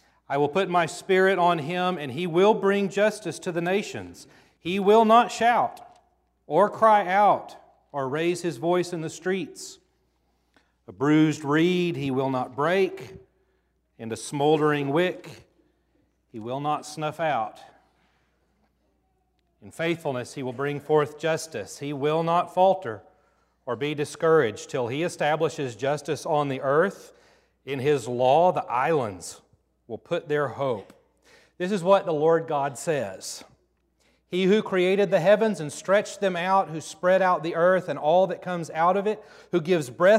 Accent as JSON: {"language": "English", "region": "Texas", "country": "United States", "tie": "born or raised there", "said": "Growing up in Texas, Christmas Eve and Christmas Day was always about one thing, particularly growing up in South Texas."}